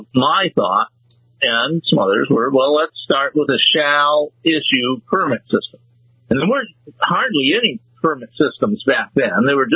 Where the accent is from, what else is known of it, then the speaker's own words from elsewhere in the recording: Wisconsin, United States; like I grew up in Wisconsin. Now they always had open carry in Wisconsin.